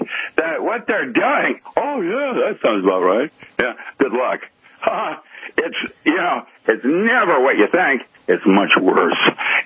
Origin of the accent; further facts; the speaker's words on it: United States; It's kind of an embarrassment being an American